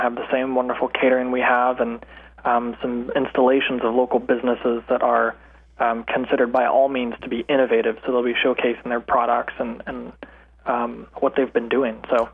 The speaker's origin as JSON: {"language": "English", "region": "Oklahoma", "country": "United States", "tie": "born or raised there", "also_born_or_lived": "Texas", "moved": "as an adult", "lives_now": "Keene, United States", "said": "I am, as I tell people, an Oklahoma transplant. So I came from Oklahoma, grew up there, born in Texas, and basically came to New England to study and haven't left."}